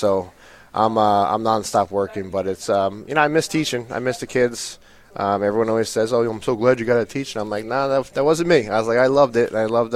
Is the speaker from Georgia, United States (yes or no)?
no; New York, United States; moved away as an adult; now in New Haven, United States; From New York originally.